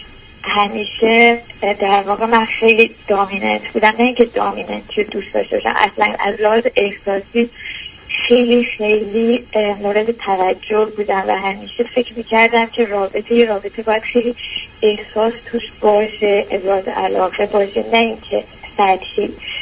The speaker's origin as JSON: {"language": "Persian", "country": "Iran", "moved": "yes", "said": "من پزشک هستم، حدود 5 سال از ایران اومدم با خانوادم، یعنی با پدر مادرم و خواهر برادرام و همسرم مهندس هستش."}